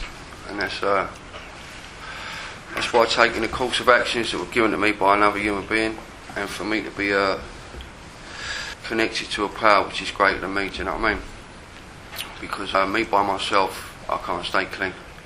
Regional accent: London, United Kingdom; And I was raised in South London. It was a violent upbringing.

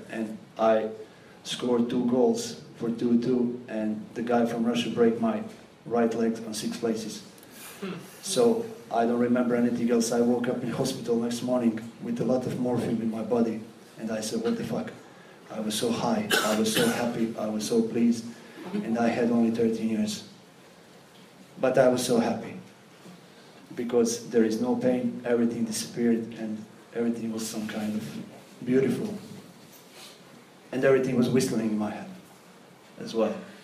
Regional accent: Montenegro; English is a second language; I'm from Montenegro originally, and I lived in this country 16 months

